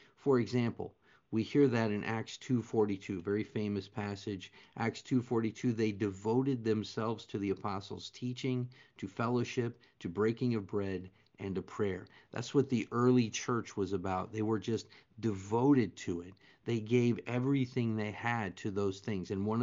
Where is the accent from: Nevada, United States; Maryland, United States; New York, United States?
Nevada, United States; Las Vegas; I'm a pastor from Las Vegas, Nevada